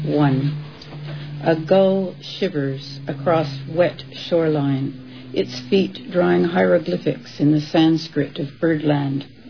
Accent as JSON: {"language": "English", "country": "Canada", "tie": "born there", "said": "I was born in Canada, and my Celtic connections, both Scottish and Irish, came from my father's side of the family."}